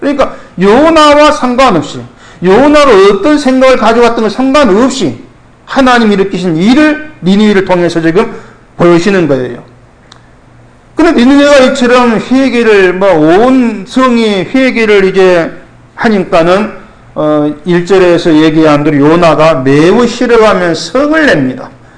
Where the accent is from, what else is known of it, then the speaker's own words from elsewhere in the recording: South Korea; 우리가 이 한국 사람으로서 40일 지나면 대한민국이 망한다 했을 때에